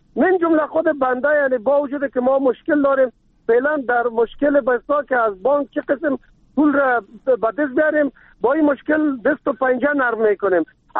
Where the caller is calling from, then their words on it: Kabul, Afghanistan; از ولایت کابل.